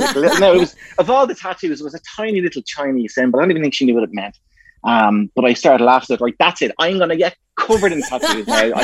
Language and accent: English; Bray, County Wicklow, Ireland; I'm from Bray, and it was a cool little shop.